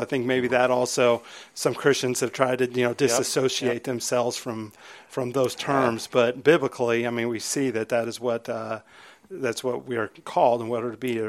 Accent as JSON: {"language": "English", "region": "Alaska", "country": "United States", "tie": "born or raised there", "said": "I was not raised here. I was raised up in Alaska, and the church I was raised in actually did have elders."}